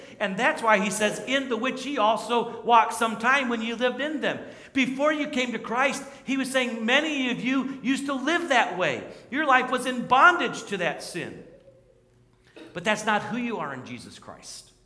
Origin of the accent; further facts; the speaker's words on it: South Carolina, United States; I grew up in South Carolina. We have bamboo all over the place.